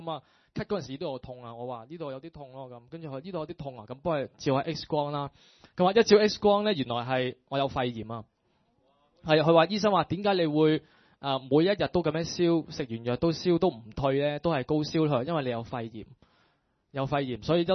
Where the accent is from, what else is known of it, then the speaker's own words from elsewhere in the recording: Northwest China, China; 我系嚟自好远嘅大西北嘅